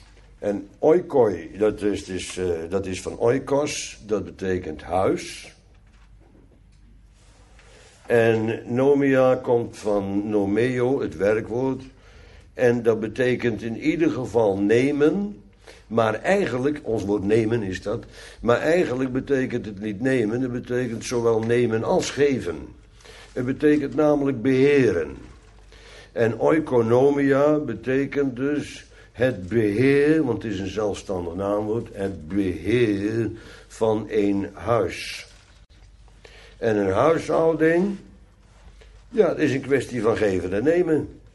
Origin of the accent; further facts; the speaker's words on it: Netherlands; Ik ben een Nederlander, dus ja, wij klagen allemaal wel eens.